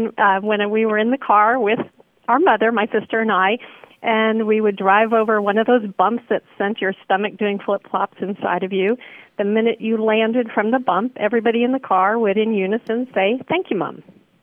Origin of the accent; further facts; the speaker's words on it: Indiana, United States; No, well, I grew up in Indiana, but all my family is from the Northeast, and this is this part of the family from the White Mountains of New Hampshire, actually.